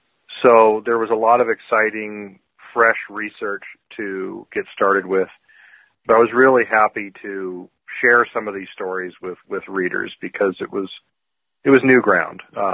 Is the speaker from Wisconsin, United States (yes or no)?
no; Arizona, United States; I grew up in the Verde Valley in northern Arizona, and you had a lot of mining towns in that region.